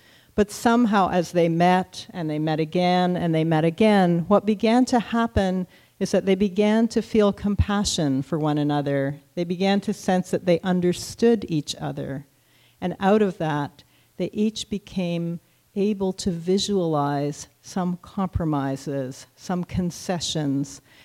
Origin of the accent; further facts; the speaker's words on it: Toronto, Ontario, Canada; Let me explain that although I grew up in Toronto